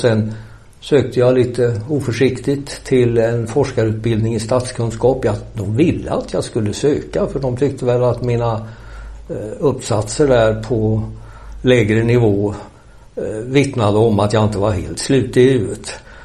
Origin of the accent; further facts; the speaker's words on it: Västra Götaland County, Sweden; born there; Jag är ju född i Dalsland.